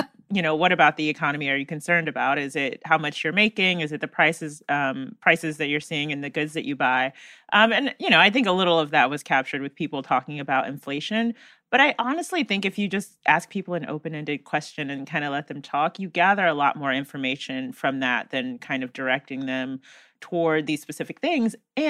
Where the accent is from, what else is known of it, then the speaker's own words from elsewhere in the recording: North Carolina, United States; And Texas, much like Florida and even my home state of North Carolina, that frustrates me